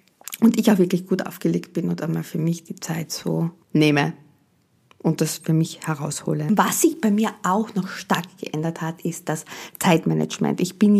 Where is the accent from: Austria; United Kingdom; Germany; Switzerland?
Austria; So heißt es hier bei uns in Österreich oder im Süden.